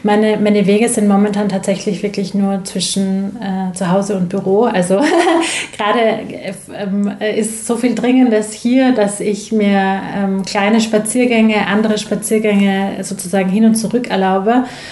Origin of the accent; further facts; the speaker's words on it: Vienna, Austria; born there; als gebürtige Wienerin tun mir so alte Räume ganz gut.